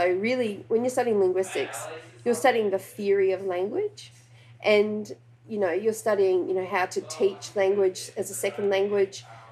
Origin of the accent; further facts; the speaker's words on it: New Zealand; now in Australia; growing up in New Zealand, I had a lot of friends who were Maori and who were Polynesian.